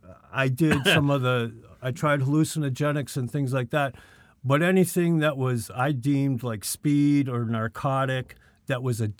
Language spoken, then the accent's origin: English; Massachusetts, United States; I grew up near Boston, and Auburn was there.